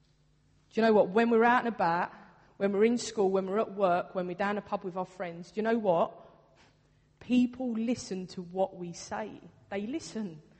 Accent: London, United Kingdom; I'm from the East End, and we have like this little bit of a mantra that you say what you think.

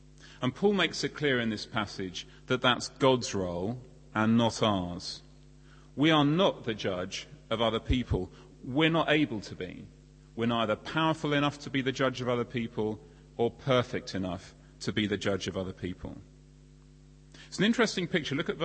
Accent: East of England, United Kingdom; when I grew up in Bedfordshire, the local trivial concerns were obscuring more important things.

